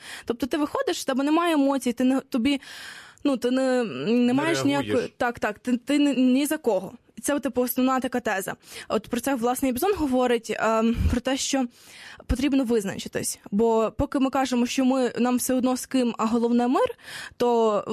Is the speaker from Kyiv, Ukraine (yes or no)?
no; Krasnohorivka, Donetsk Oblast, Ukraine; ніколи не виїжджати з мого рідного міста і все.